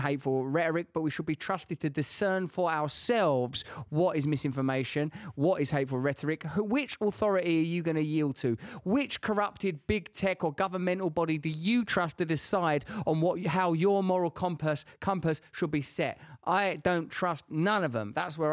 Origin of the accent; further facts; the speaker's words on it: England, United Kingdom; both in our country, the UK, we're English, did you know